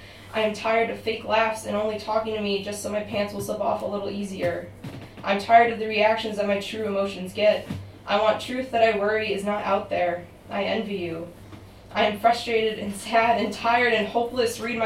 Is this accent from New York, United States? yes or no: yes; New York, United States; I'm also from the U.S., but I'm from New York.